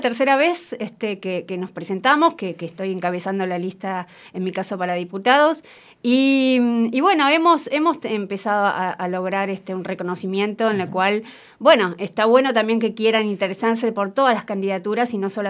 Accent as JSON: {"language": "Spanish", "town": "Mar del Plata", "region": "Buenos Aires Province", "country": "Argentina", "tie": "born there", "lives_now": "La Pampa, Argentina", "said": "Soy nacida en Mar del Plata."}